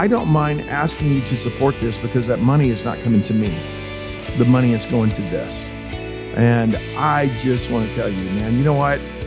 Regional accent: Glen Rose, Texas, United States; Over in the city of Glen Rose, which is my hometown

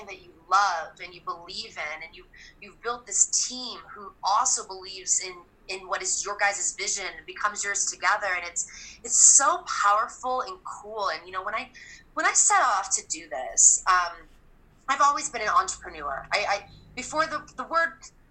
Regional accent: Kansas City, Missouri, United States; I'm from Kansas City, lower middle class.

